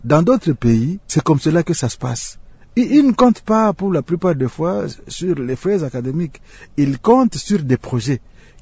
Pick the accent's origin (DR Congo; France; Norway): DR Congo; Il y a beaucoup de défis ici chez nous au Congo.